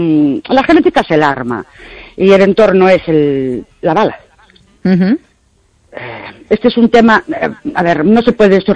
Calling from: Ourense, Galicia, Spain; de Orense.

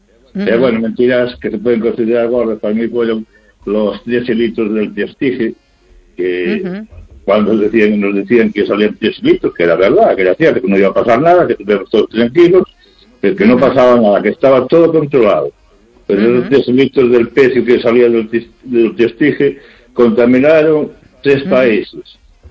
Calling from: Narón, Galicia, Spain; de Narón.

